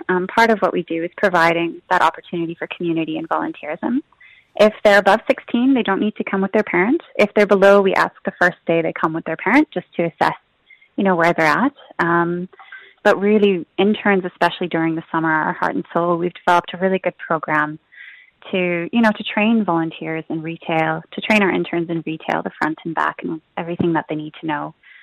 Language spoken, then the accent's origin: English; Canada; So I feel really lucky as a Canadian.